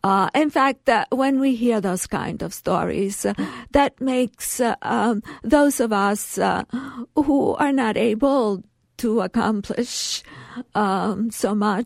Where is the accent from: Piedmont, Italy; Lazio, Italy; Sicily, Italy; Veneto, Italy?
Sicily, Italy; moved away; I very much identify. I am an immigrant because I came from Sicily. My family, you know, were working class